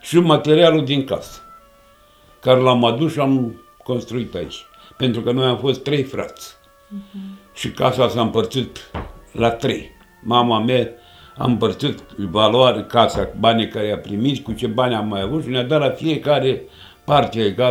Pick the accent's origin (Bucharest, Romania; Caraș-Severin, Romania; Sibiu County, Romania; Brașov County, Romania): Caraș-Severin, Romania; Jupalnic; Și eu am copilărit în Jupalnic.